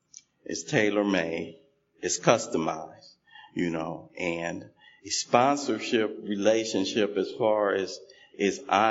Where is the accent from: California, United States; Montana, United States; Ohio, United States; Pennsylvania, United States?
California, United States; Los Angeles; You know, I come from South Central Los Angeles.